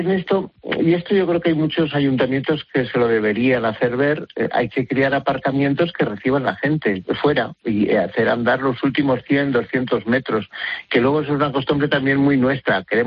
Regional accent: Villacastín, Castile and León, Spain; él venía a buscarnos a mi pueblo, a Villacastín, a casa de mi amigo Luis

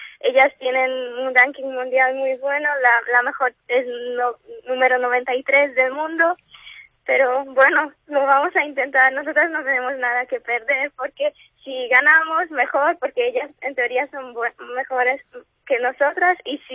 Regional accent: Hungary; Spanish is a second language; Sí, yo soy de Hungría

